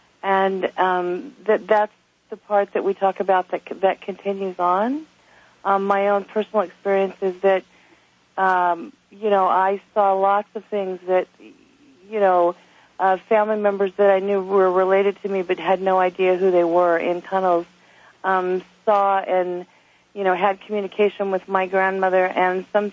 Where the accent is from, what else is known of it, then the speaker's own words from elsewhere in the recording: Los Angeles, California, United States; I'm from Los Angeles.